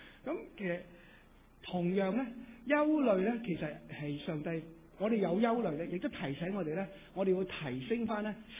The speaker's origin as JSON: {"language": "Cantonese", "country": "China", "said": "我哋中国人就咁啊"}